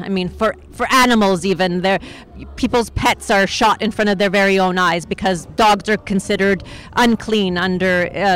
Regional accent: Canada; also born or lived in Iran; I was born in Iran. We fled when I was one because of the revolution that happened in 1979. My father was imprisoned and tortured by the Revolutionary Guards. So that's why we came to Canada.

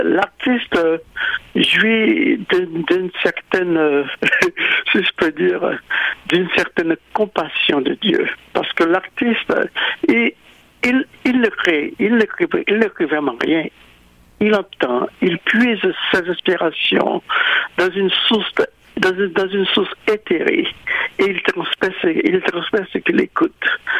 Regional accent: Haiti; Je sais que je suis haïtien, mais en même temps, je suis un être humain.

